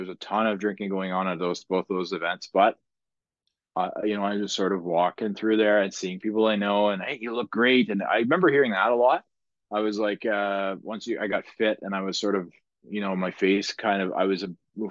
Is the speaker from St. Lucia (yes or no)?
no; Ireland; I was being very Irish, and which I am, by the way.